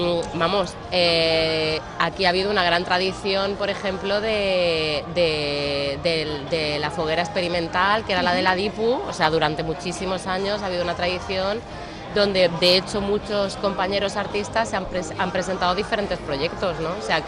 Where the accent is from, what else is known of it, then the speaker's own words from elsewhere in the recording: Alicante, Valencian Community, Spain; moved away as an adult; now in Altea, Spain; como soy alicantina y me fui con 18 años, y bueno, ahora vivo en Altea, pero bueno, yo soy del polígono de San Blas